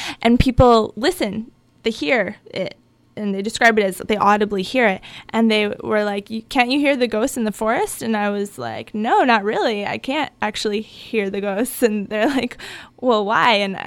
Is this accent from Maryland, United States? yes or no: no; Chicago, Illinois, United States; I grew up in Chicago, and I never, you know, went camping or anything when I was a kid.